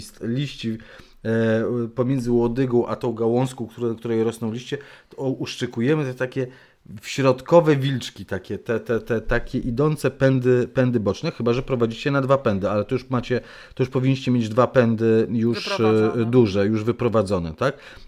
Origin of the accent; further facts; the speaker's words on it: Pomeranian Voivodeship, Poland; u nas na Kaszubach rzeczywiście tworzy się taką oponoplastykę